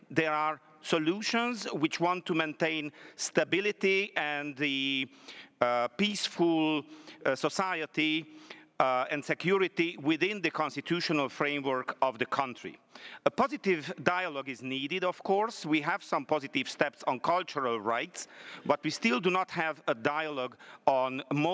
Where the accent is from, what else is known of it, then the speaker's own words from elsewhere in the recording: Transylvania, Romania; English is a second language; I came from Transylvania, Romania.